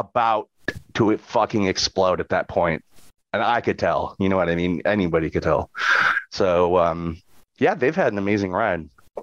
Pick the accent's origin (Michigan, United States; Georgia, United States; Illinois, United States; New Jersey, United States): Michigan, United States; I grew up in Michigan. So they had already taken over my high school by 1995.